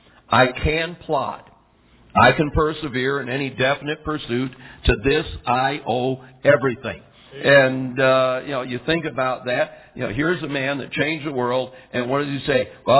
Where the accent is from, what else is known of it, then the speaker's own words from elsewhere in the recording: Lexington, Kentucky, United States; We're from Lexington, Kentucky. They call that the thoroughbred or the horse capital of the world.